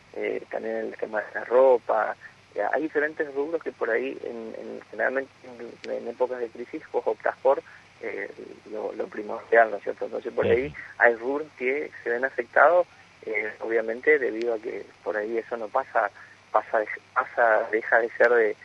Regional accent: Argentina; como buen argentino que somos

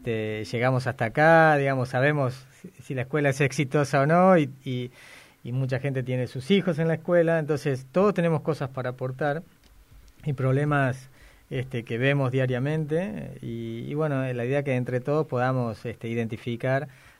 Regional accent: Argentina; somos argentinos

